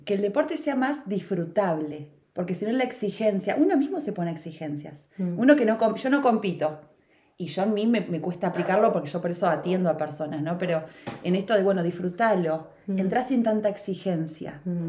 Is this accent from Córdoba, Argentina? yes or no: no; Neuquén, Argentina; also born or lived in La Plata; Soy nacida en La Plata y me crié en Neuquén, hice la primera y la secundaria. Después de haber vivido mucho tiempo en Neuquén, volví a La Plata a estudiar